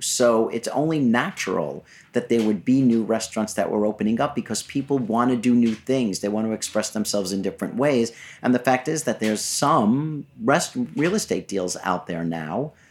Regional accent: Queens, New York, United States; Growing up in Queens, Manhattan was always the goal, was the goal.

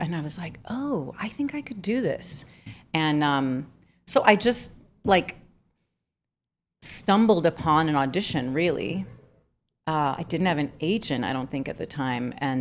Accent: Miami, Florida, United States; I'm from Miami, so I like to go down there as often as I can

